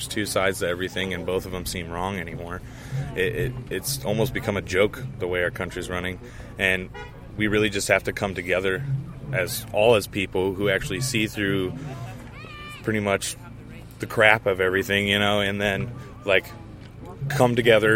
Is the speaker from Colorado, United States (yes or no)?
yes; Fort Collins, Colorado, United States; I'm from Fort Collins, Colorado.